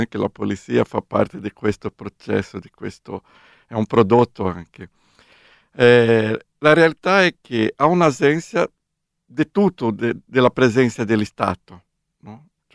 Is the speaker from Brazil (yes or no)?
yes; São Paulo, Brazil; born there; Italian is a second language; now in Recife, Brazil; Sono nato a São Paulo, però sono trasferito a Recife già da più di 30 anni ormai. Mi sento più recifense anziché paulistano.